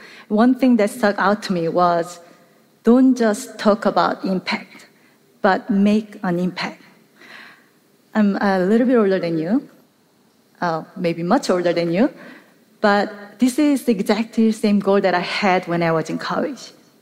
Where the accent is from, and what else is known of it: South Korea; born or raised there; English is a second language